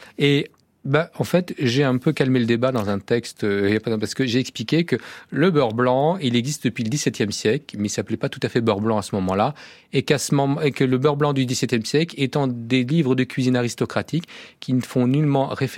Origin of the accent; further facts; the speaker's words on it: West France, France; je suis de l'Ouest de la France, donc je connais bien ces produits